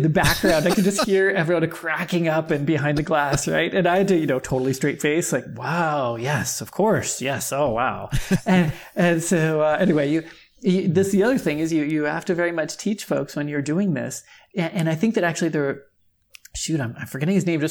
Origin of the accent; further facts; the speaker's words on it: Canada; I personally am not into, I'm Canadian, so I'm not into guns as much.